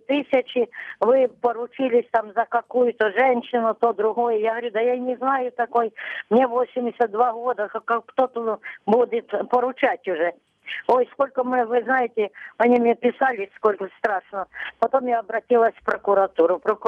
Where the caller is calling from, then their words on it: Luhansk Oblast, Ukraine; З Луганської області, Старобільський район.